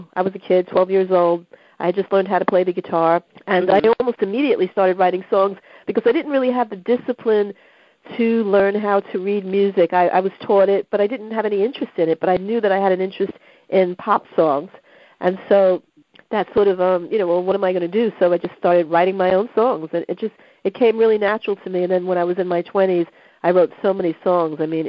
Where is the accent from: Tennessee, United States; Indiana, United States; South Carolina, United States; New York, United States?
New York, United States; also born or lived in Los Angeles; And so I've always been Los Angeles, New York, Los Angeles, New York, even though I'm from New York, and New York is my home. L.A. is my second home